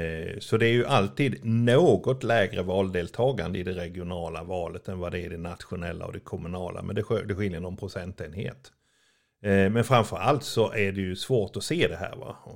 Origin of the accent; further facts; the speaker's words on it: Örebro, Örebro County, Sweden; Jag brukar skoja och säga att jag kommer från Örebro